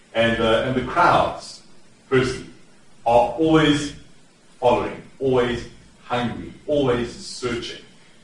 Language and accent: English; South Africa; I'm not North American. I talk funny, I'm from South Africa.